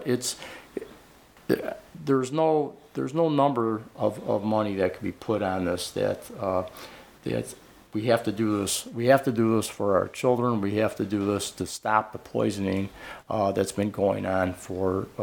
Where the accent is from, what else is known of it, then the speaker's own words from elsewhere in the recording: Cleveland, Ohio, United States; I drive around Cleveland. I am from Cleveland originally, and I see a lot of homes that need a lot of work